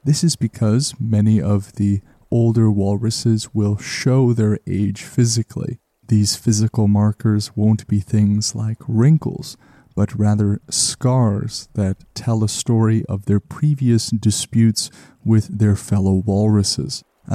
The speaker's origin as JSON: {"language": "English", "country": "Canada", "said": "So perhaps one day as a Canadian, I will have to travel to see the mightiest walruses in Canada."}